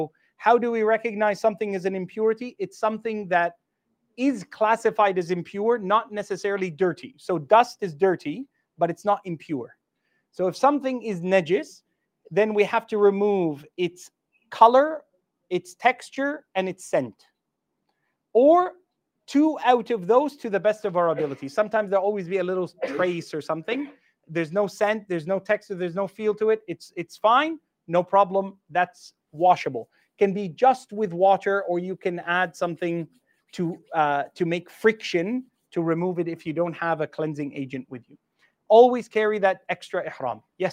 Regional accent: Australia; You'll say Australia. If it's very busy and they see an Australian passport, or they'll say, okay, just go. Because they know in Australia, we, our healthcare standards are pretty good.

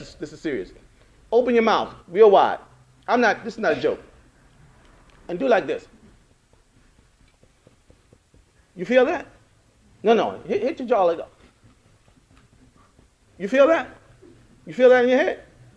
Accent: Philadelphia, Pennsylvania, United States; I'm originally from Philadelphia. That's on the East Coast of America.

